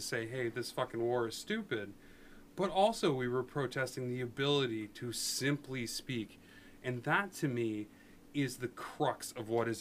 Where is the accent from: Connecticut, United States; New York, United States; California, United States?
Connecticut, United States; I'm a redneck from Northern Connecticut.